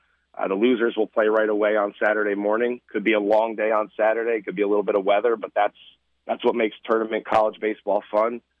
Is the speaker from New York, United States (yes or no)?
yes; Lansingburgh, New York, United States; I grew up in Lansingburg.